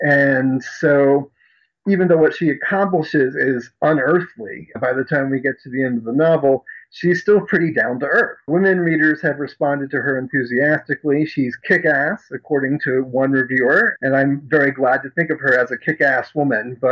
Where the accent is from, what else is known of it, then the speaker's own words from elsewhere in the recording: Georgia, United States; I grew up in the American South in Georgia and had plenty of exposure to the dominant religious traditions there.